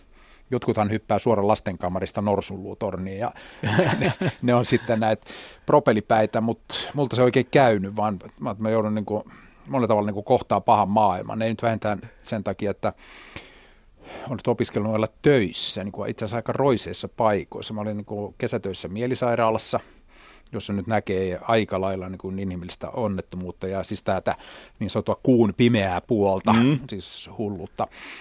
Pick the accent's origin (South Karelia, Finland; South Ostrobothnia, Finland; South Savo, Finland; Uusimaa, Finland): Uusimaa, Finland; Helsinki; mä olen syntynyt Helsingissä. Mun lapsuuden koti on Meilahdessa. Ei kovinkaan kaukana Tamminiemessä siellä yhdessä semmoisessa puuhuvilassa.